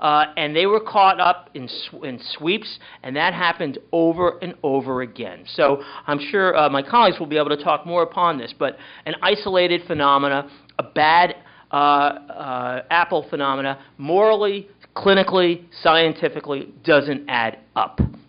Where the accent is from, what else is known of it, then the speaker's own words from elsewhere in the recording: United States; awkward being an American physician.